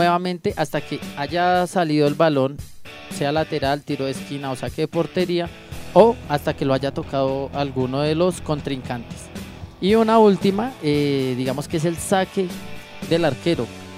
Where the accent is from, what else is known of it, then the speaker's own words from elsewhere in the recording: Colombia; Yo como soy bien colombiano me quedo con taekwondo.